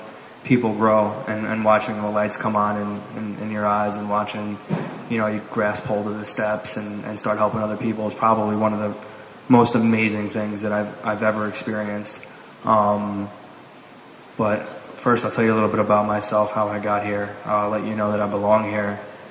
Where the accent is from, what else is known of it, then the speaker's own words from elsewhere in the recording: New York City, New York, United States; I was born and raised in the Bronx. I came from a really loving family.